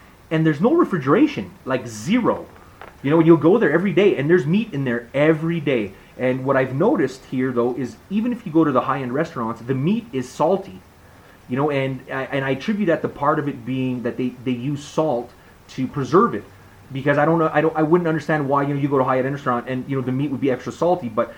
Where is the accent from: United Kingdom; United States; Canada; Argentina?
Canada; being a Canadian